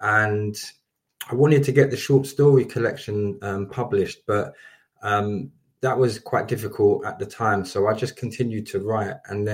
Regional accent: London, United Kingdom; I'm from London.

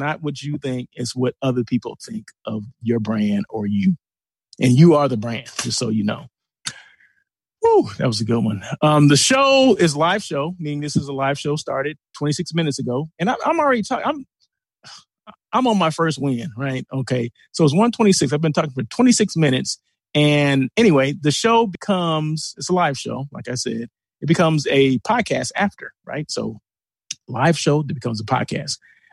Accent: Blythe, California, United States; I don't love heat. I'm from Blythe.

